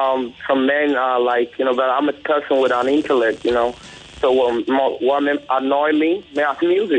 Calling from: Ikorodu, Lagos, Nigeria; I'm calling from Ikorodu.

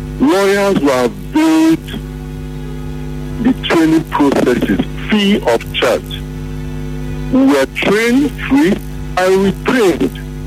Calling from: Port Harcourt, Rivers, Nigeria; Okay, I'm a lawyer. I'm calling from Port Harcourt.

